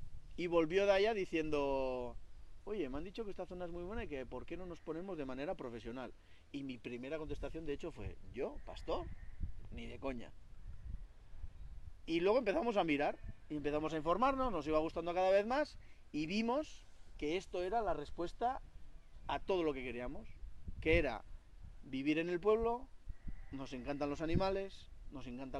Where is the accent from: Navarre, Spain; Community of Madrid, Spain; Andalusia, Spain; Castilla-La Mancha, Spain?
Navarre, Spain; Arruazu; also born or lived in Pamplona; Somos de Arruazu, pero vivíamos en Pamplona y alrededores. Entonces, con ya unos 20 años, teníamos muy claro que queríamos ir a vivir a Arruazu, un pueblo de 100 habitantes, que está a 35 kilómetros de Pamplona